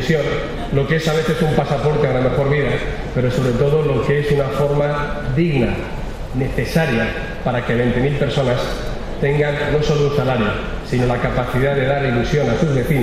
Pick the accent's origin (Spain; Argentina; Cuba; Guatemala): Spain; Castile and León; Estoy en el día de hoy con el canal de Castilla, de mi tierra palentina